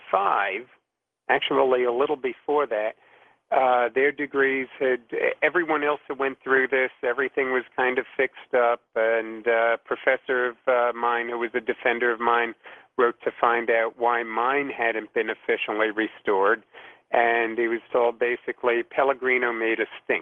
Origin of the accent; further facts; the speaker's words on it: United States; but I'm an American, and that's the way we do things in America.